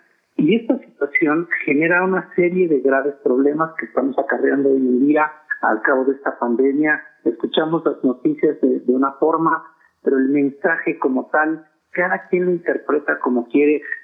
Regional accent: Mexico; nosotros somos mexicanos, estamos en México, pero no es lo mismo si yo aquí en México nací y soy y he vivido en Monterrey o en Guadalajara o en Mérida

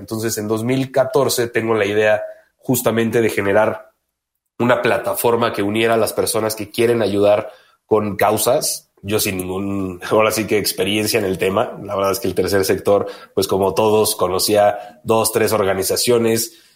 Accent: Mexico City, Mexico; yo estudié mercadotecnia, yo soy de la Ciudad de México

